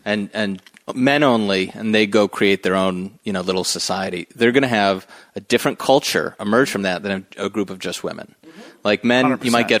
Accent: Michigan, United States; Suburban Michigan.

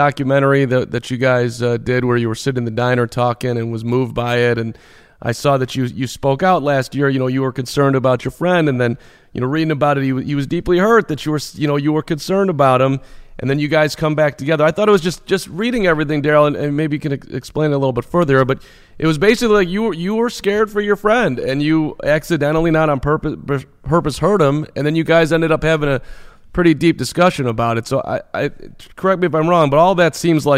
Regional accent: Chicago, Illinois, United States; so when I was 11 years old in 1984, growing up in Chicago

